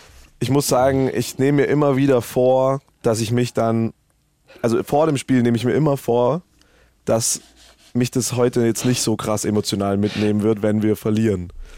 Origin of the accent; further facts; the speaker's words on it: Munich, Bavaria, Germany; Ich bin echter Münchner